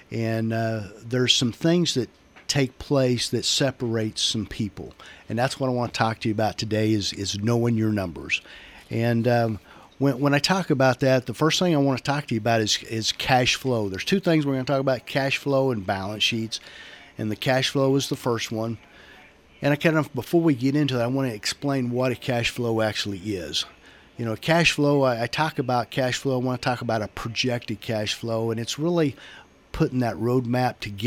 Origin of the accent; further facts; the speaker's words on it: Thayer, Kansas, United States; I am from Southeast Kansas, raised a little town of Thayer. Been there born and raised, and been there ever since.